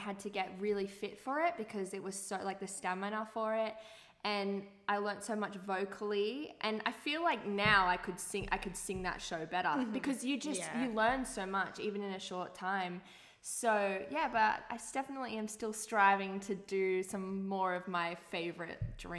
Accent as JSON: {"language": "English", "town": "Gold Coast", "region": "Queensland", "country": "Australia", "lives_now": "Sydney, Australia", "said": "I mean, I think Sydney, for me, I was from the Gold Coast."}